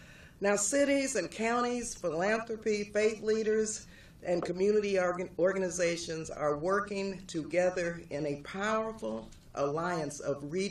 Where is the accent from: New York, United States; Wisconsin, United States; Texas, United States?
Texas, United States; El Paso; now in Oakland, United States; Now, I grew up in El Paso, Texas, in an immigrant community that shaped who I am today.